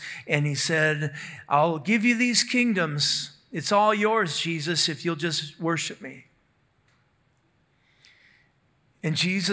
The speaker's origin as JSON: {"language": "English", "region": "Minnesota", "country": "United States", "tie": "born or raised there", "said": "when I was growing up in Minnesota, the biggest rivalry in those days was between the Vikings and the Los Angeles Rams."}